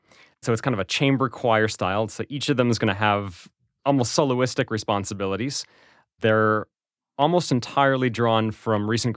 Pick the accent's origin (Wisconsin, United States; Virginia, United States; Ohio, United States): Ohio, United States; Amberley Village; I actually encountered the piece for the first time when I was pretty young, growing up in Amberley Village, which has a very large Jewish community.